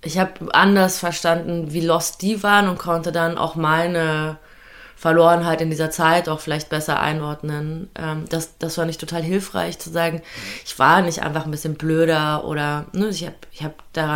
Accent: East Germany, Germany; Also so, ja, stimmt, ich bin ja Nachwendekind und ich bin ja aus dem Osten

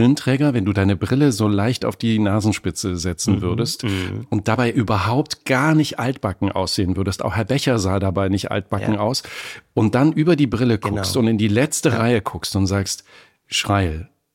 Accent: Apolda, Thuringia, Germany; in Thüringen.

